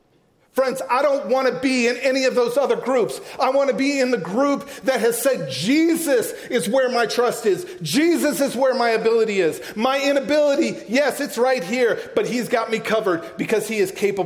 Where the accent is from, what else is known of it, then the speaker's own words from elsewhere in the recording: the South, United States; I'm from the South.